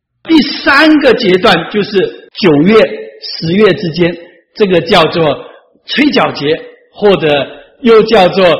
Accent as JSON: {"language": "Chinese", "country": "China", "said": "有一点像我们中国人的新年，你知道吗？"}